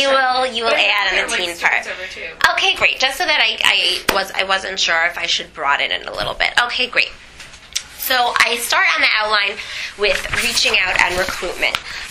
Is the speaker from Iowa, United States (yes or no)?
no; South Bend, Indiana, United States; now in Baltimore, United States; I am originally from South Bend, Indiana, so I didn't know that there was a word Kirov. It was just what everybody did. 10 years ago, I moved to Baltimore, Maryland when I got married.